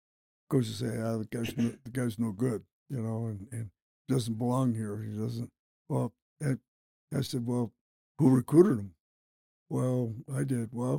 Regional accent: Utah, United States; And I said, well, you know, we're from Utah, you know.

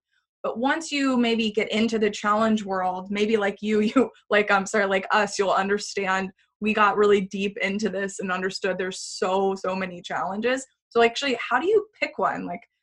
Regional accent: Texas, United States; now in San Francisco, United States; We had actually moved from we're from Texas originally, which has a little bit of a lower cost of living.

